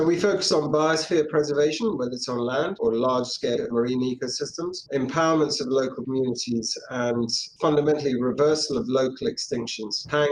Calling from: United Kingdom; I'm in the UK, unfortunately, still, in the red zone

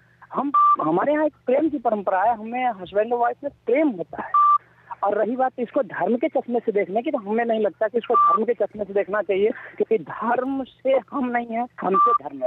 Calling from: Uttar Pradesh, India; ग्राम लोरा पुष्पपुर, जिला सोनभद्र, उत्तर प्रदेश से।

